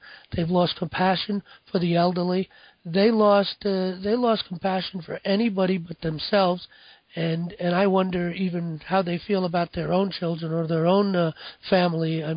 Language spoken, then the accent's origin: English; New York City, New York, United States; I come from New York City, and when I was younger, I was raised in the 50s and the 60s, and in the city, it was always very friendly in the city. Summer nights, I lived in the Bronx.